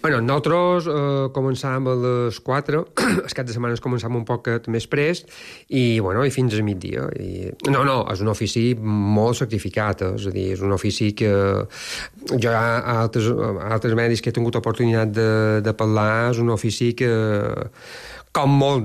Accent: Palma, Balearic Islands, Spain; Hem de pensar que a Palma, jo quan era petit, a Palma, els carrers principals de Palma, hi havia 2, 3 i 4 fons.

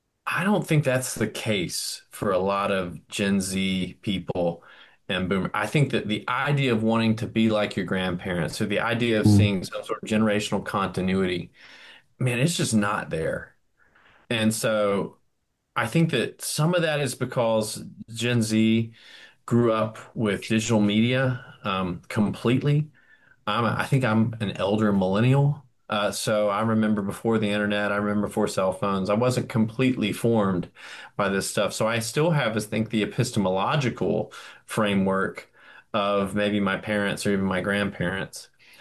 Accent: Charlotte, North Carolina, United States; I mean, so I'm from Charlotte and I go to Charlotte.

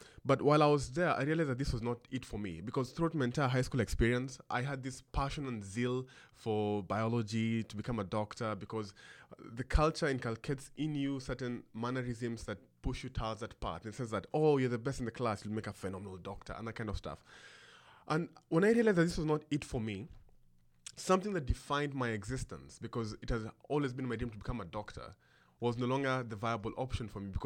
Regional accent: Nairobi, Kenya; I am from Kenya, Nairobi to be specific.

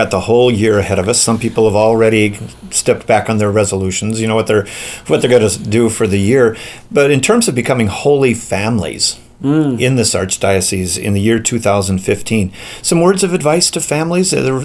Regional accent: Chanhassen, Minnesota, United States; also born or lived in Bloomington; I remember growing up in Chanhassen, Bloomington, the times when my parents would take me to confession.

